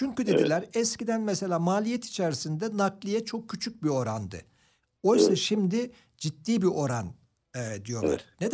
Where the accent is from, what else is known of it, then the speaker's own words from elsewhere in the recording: Antalya, Turkey; Hatta ben de Antalyalıyım. Oradaki sera üreticileri bizimkiler daha çok.